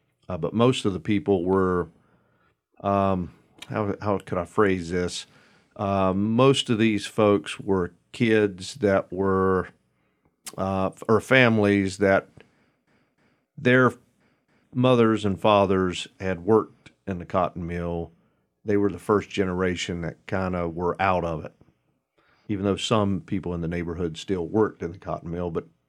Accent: North Carolina, United States; I grew up on a dirt road in Cabarrus County and in the Odell area.

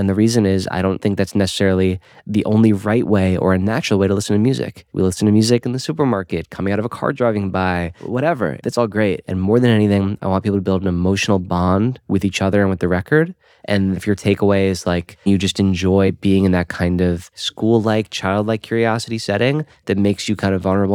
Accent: Great Neck, New York, United States; the Great Neck public school system where I grew up in Long Island

